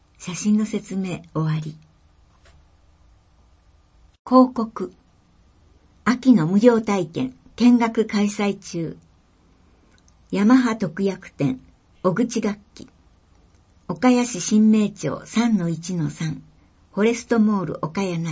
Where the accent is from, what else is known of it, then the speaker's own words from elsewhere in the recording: New Zealand; Japanese is a second language; now in Japan; 今回は私の出身国であるニュージーランドの文化についてご紹介したいと思います。